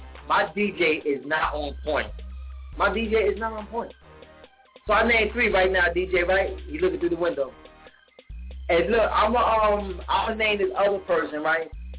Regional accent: New Jersey, United States; He's from North New Jersey. He's from my hometown.

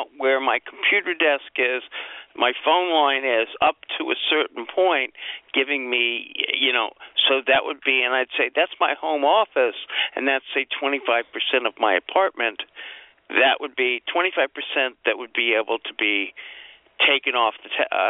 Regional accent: New York, United States; What do I know? I'm from New York.

